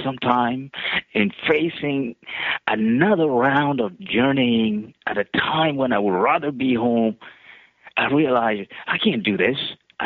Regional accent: Orlando, Florida, United States; Home is Orlando, yeah.

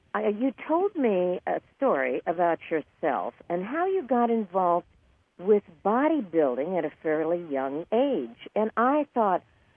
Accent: California, United States; and I was raised in California.

